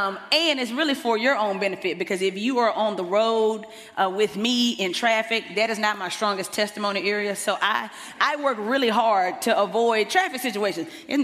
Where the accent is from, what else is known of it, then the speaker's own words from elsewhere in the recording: Dallas, Texas, United States; I'm from Dallas.